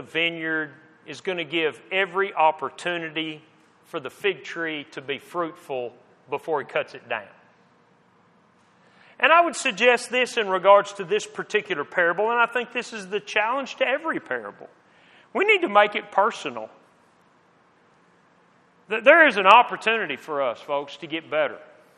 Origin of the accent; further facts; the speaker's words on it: Texas, United States; In where I grew up in West Texas, if you've been around tornadoes at all